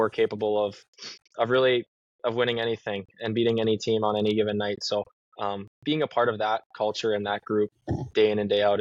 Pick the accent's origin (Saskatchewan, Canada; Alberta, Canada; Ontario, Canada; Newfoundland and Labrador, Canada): Alberta, Canada; Calgary; Yeah, growing up in Calgary